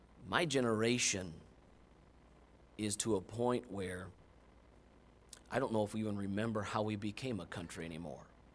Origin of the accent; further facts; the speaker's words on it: United States; born there; When I was born in America, the greatest country in the whole wide world.